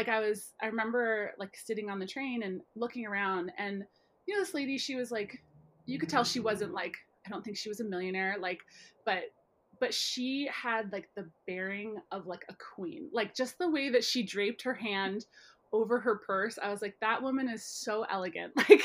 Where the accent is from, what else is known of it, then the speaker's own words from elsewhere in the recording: Midwest, United States; especially being like a Midwesterner